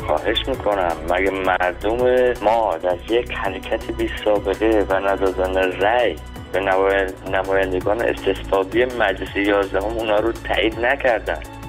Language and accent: Persian; Iran; من به عنوان یک ایرانی